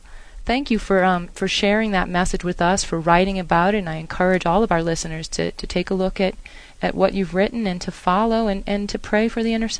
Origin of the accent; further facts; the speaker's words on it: Louisiana, United States; I'm from Louisiana